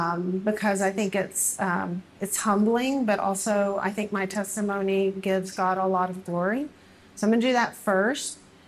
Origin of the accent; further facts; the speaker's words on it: Texas, United States; So I grew up in Texas, as Melissa said.